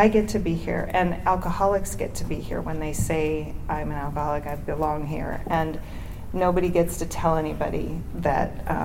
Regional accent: Solvang, California, United States; Growing up in Solvang was interesting. The family down the street didn't like me playing with their daughters because I'm only a quarter Danish, and you know, they were full-blooded Danes. So I grew up feeling a little different, and like I didn't fit in.

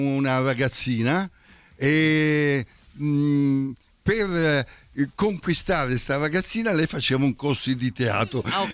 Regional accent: San Giuliano Milanese, Lombardy, Italy; Io stavo a Milano, io vengo da San Giuliano Milanese, il massimo dello squallore dell'Interland milanese.

